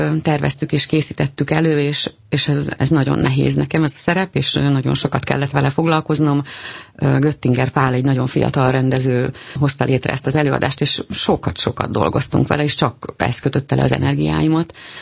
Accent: Ősi, Veszprém County, Hungary; born there; Így van, én egy kis, nagyon kis faluban születtem, egy 2000 lelkes kis faluban, egy Veszprém megyei kis faluban, Ősiben

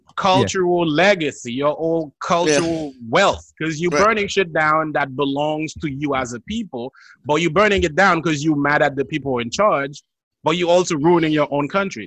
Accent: Gonaïves, Artibonite, Haiti; English is a second language; I grew up in Gonaïves, which is a town. That's the town, by the way, where the independence was declared. So it's a town of fucking rebels.

